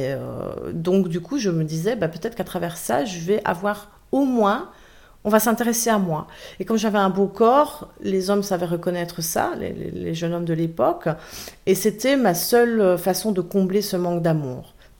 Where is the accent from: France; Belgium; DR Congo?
Belgium; Donc je suis belge, hein